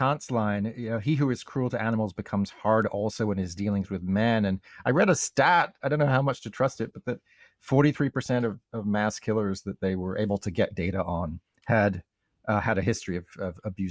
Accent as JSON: {"language": "English", "country": "United Kingdom", "said": "I come from Britain"}